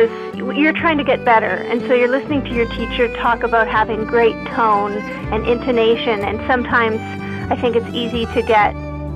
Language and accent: English; Pembroke, Ontario, Canada; Yeah, so I'm from the Ottawa Valley, but more specifically from Pembroke, a couple hours northwest of Ottawa.